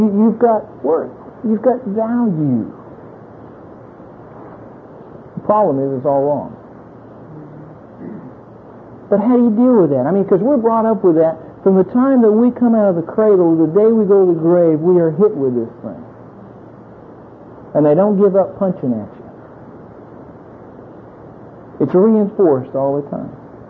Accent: Florida, United States; when I was growing up, I grew in the South. I grew up in Florida.

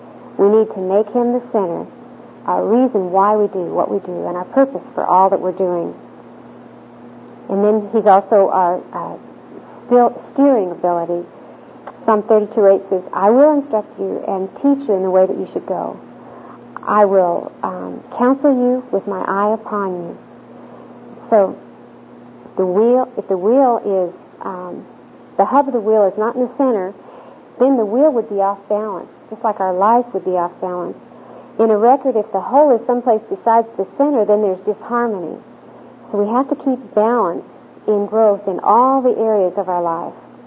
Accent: California, United States; moved away as an adult; now in Oklahoma, United States; Actually, I'm a transplant from California, and so God gave me the opportunity to move to Oklahoma

